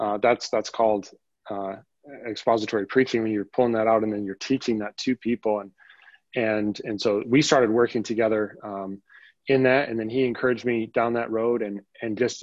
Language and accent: English; Clio, United States; I grew up in Clio. My wife and I left Clio to go to Southern Seminary, and we did not intend to come back.